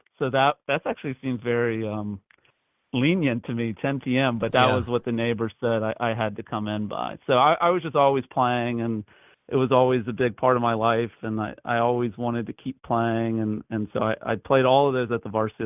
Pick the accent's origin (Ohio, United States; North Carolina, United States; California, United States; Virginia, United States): Virginia, United States; Richmond; I grew up in Richmond, Virginia. I was one of six kids. I was born in the middle, one of the two middle children. Yeah, Richmond, Virginia.